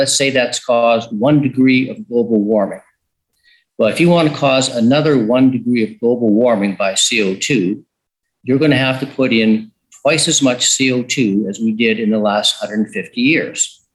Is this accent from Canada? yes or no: yes; Canada; As a Canadian, those paintings are a little bit disturbing because it shows them playing hockey, and that's our game.